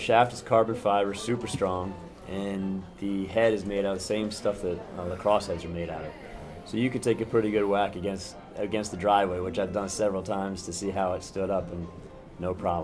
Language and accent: English; Pennsylvania, United States; I grew up in Pennsylvania, and lacrosse was pretty local there, and, you know, sort of northeast sport.